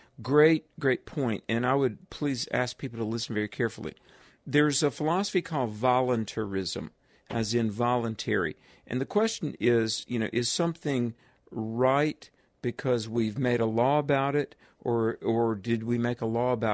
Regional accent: North Carolina, United States; In my home state of North Carolina, okay, North Carolina is a place of thousands of churches

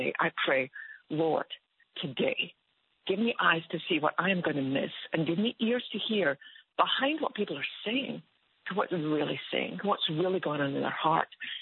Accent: Scotland, United Kingdom; in Scotland, and I'm sure it's the same here

